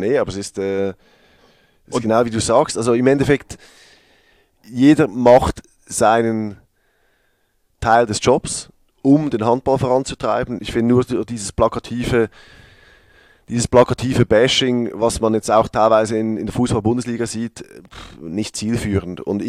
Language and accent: German; Switzerland; accent: Swiss German